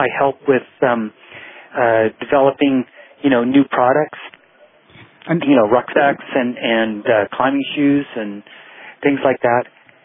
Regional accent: Canada; When I was a kid, I grew up in Canada

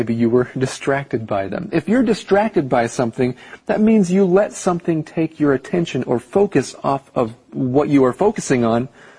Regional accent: Taiwan; I'm American, but I was bred in Taiwan because that's where I grew up.

